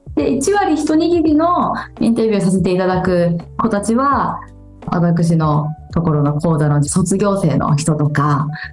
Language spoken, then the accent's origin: Japanese; Chiba, Japan; 平成元年生まれの千葉県育ちなんですけれども、今は独立して11年目になります。